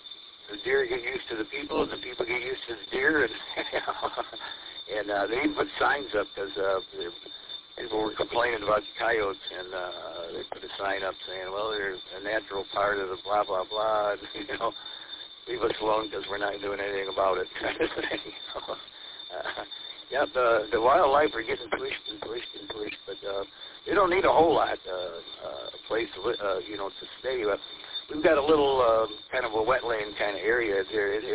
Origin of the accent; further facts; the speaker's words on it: Roseville, Michigan, United States; I grew up in Roseville there. Right down the road from what's now the Macomb Mall, or was.